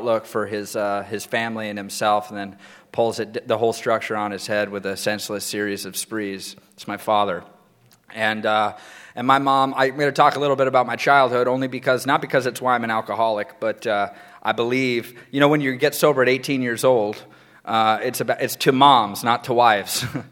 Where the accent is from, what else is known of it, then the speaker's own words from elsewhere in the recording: Spanaway, Washington, United States; also born or lived in Tacoma; I grew up in Washington State, not far from here. I was born in Tacoma and raised in Spanaway.